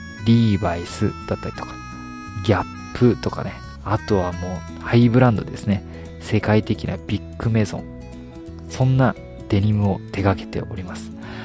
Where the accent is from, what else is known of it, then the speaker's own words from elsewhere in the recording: Hiroshima, Japan; 僕自身広島出身でですね、広島にこんな企業あるんだよというこの同郷の気持ちからですね